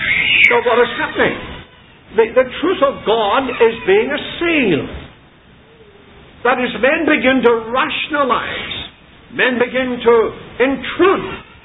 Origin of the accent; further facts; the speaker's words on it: Belfast, Northern Ireland, United Kingdom; I was a little boy and lived in the district where I was brought up in Belfast. We lived near to a Jewish quarter.